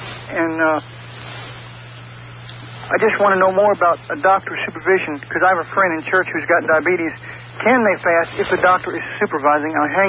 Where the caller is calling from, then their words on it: Sebring, Florida, United States; I'm calling from Sebring